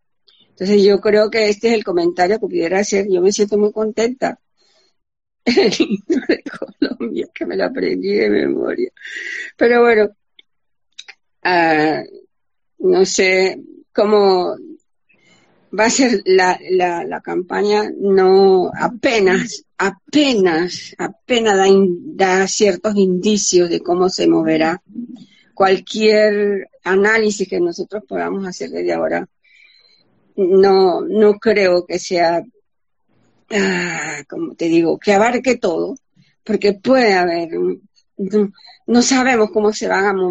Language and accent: Spanish; Panama; yo soy casi colombiana, casi más que el resto de los panameños que fuimos colombianos hasta 1903